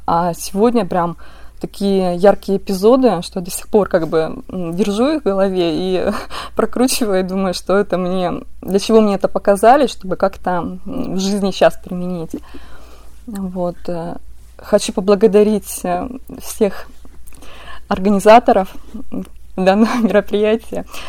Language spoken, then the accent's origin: Russian; Cherepovets, Vologda Oblast, Russia; Я из Череповца, Вологодская область.